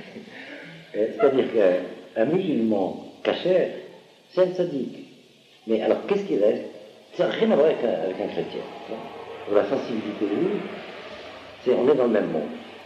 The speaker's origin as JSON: {"language": "French", "country": "Algeria", "moved": "yes", "lives_now": "France", "said": "puisque je suis originaire d'Algérie, c'est un pays d'islam."}